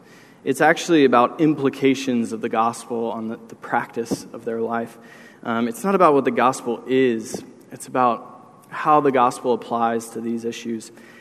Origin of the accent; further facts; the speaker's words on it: Virginia, United States; I was the youngest of four brothers in my family. And we're from Northern Virginia, but my grandparents are from Tampa, Florida.